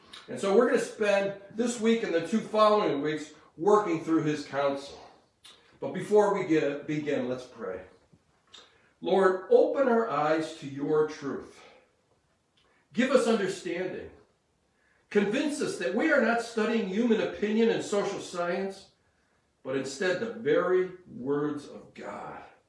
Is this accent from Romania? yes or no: no; Rochester, New York, United States; I grew up in Rochester, New York, in what I would consider a lower middle-class family, and my parents were not adventurous at all.